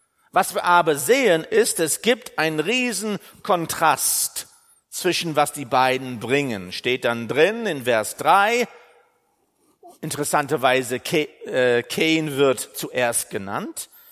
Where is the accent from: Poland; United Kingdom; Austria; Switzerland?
United Kingdom; England; German is a second language; Ich fand das interessant, für mich als Engländer dann eine passende Wortwahl zu finden.